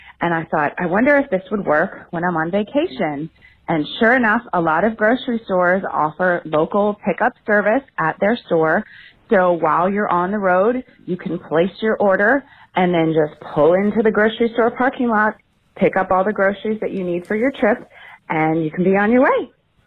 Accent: Richmond, Virginia, United States; I'm from Richmond, Virginia.

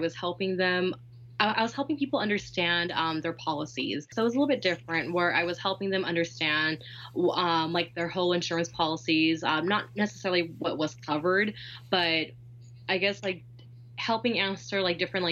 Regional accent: California, United States; So I've always lived in California.

